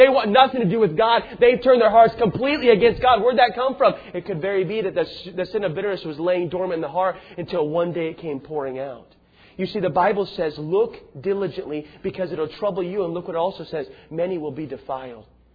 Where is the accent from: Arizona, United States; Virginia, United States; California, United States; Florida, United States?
Arizona, United States; Tucson; I grew up in Tucson, Arizona.